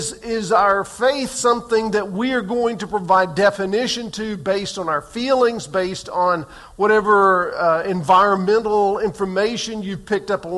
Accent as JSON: {"language": "English", "region": "Texas", "country": "United States", "tie": "born or raised there", "said": "I grew up in East Texas, and that was cattle country."}